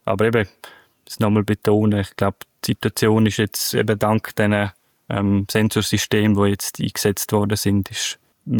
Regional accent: Graubünden, Switzerland; bin ich jetzt letztes Wochenende in meiner Heimat gewesen, Engadin, über den Julierpass.

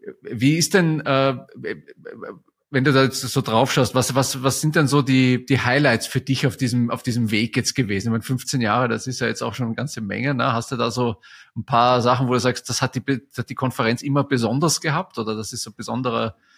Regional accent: Vienna, Austria; und ich freue mich, dass ich auch wieder mal in meine Heimat nach Wien kommen kann.

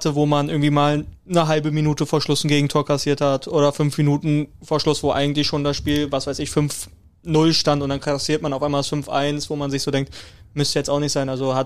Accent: Düsseldorf, North Rhine-Westphalia, Germany; Also natürlich als Düsseldorfer gegen Köln ist es natürlich nochmal...

